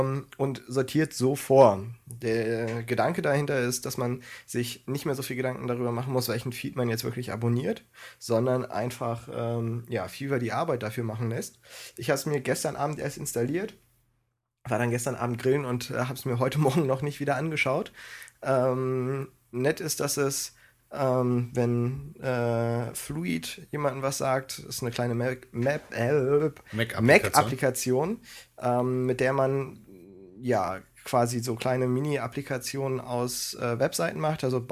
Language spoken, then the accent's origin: German; Hanover, Lower Saxony, Germany; Als Hannoveraner ist